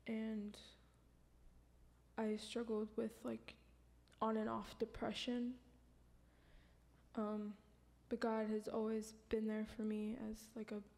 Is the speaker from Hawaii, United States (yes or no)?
yes; Kaneohe, Hawaii, United States; I'm from Kaneohe, Hawaii.